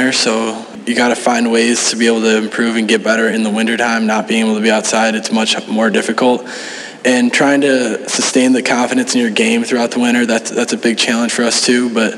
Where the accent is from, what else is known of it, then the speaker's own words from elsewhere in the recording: Chicago, Illinois, United States; having these tournaments at home, it's pretty nice, honestly.